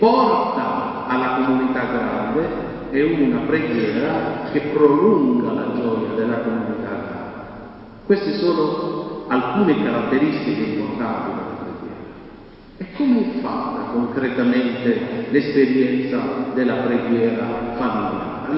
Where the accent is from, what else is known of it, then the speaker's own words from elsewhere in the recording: Pulsano, Apulia, Italy; io sono originario di Pulsano, quindi sono fatto da qua